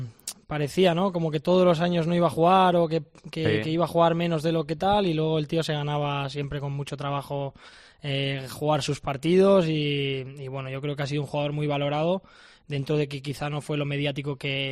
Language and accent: Spanish; Valencia, Valencian Community, Spain; yo cuando estaba en Valencia, sobre todo en mi infancia